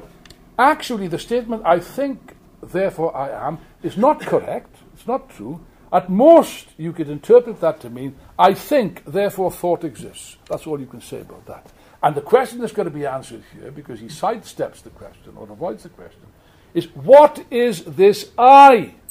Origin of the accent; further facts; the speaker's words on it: Wales, United Kingdom; I will say this as a Welshman.